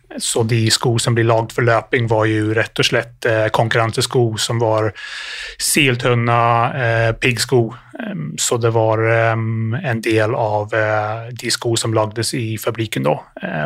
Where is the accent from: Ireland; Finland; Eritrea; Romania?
Ireland; Swedish is a second language; moved away as an adult; now in Sweden; det är en god svorsk dialekt, men jag är inte svensk. Jag är upprinnelig från Irland. Så när jag var 18 så kom jag till Sverige och var satsande orienteringslöpare.